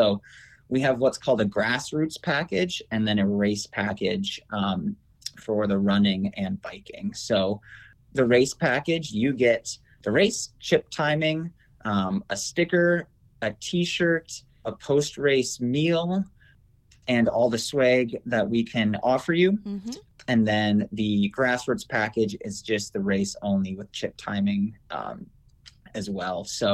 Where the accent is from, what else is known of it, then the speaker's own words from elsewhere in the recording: Winona, Minnesota, United States; I grew up in the Driftless region in Winona